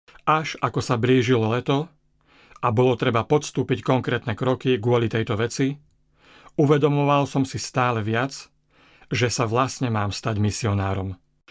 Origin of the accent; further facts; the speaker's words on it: Levice, Nitra Region, Slovakia; som z Levíc a som študentom dokumentárneho filmu.